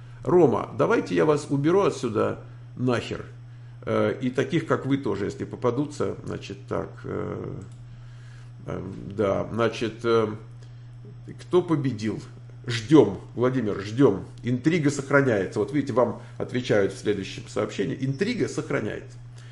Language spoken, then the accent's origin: Russian; Michigan, United States; Я из Мичигана. В нашей каунте пока выигрывает